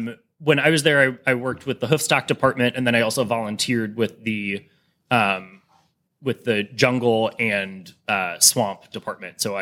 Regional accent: Cleveland, Ohio, United States; My first sort of professional entrance into the field, growing up in Cleveland, I volunteered at the Natural History Museum there.

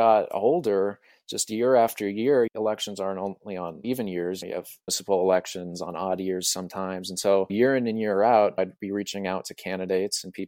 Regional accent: Claremont, California, United States; Yeah, so as you said, born and raised in Claremont, even when I was at Occidental College, and I've always loved this community.

